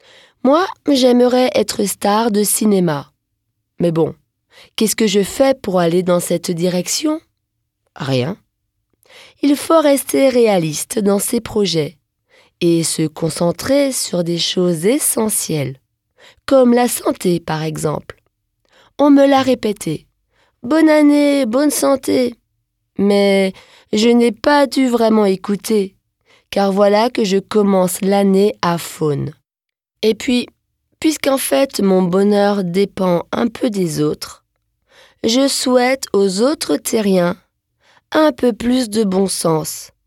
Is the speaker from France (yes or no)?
yes; France; Quand j'y pense, chez nous en France, cela se boit à la fin du repas.